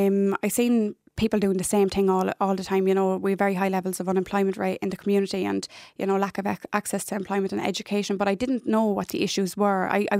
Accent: Carlow, Leinster, Ireland; also born or lived in Cork; I'm originally from Carlow, moved to Cork, back to Carlow.

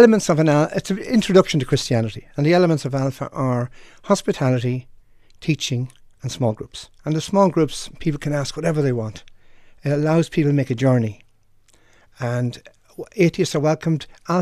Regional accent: Kells, Leinster, Ireland; When I was growing up in Kells, County Meath, I had buck teeth

